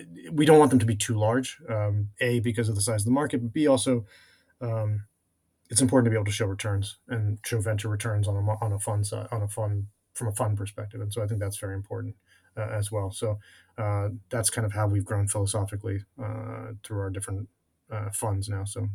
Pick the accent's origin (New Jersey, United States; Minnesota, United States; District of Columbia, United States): District of Columbia, United States; Washington; Well, you know, I grew up in Washington, D.C., so I read The Washington Post and the New York Times also.